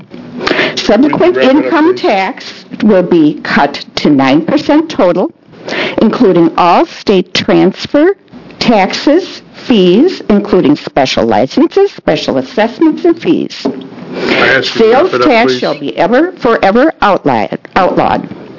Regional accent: Salem, Oregon, United States; from Salem, Oregon.

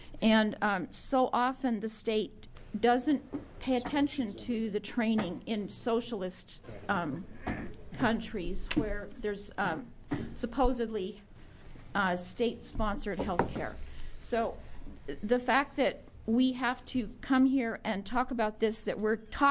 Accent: Salem, Oregon, United States; I'm from Salem, Oregon.

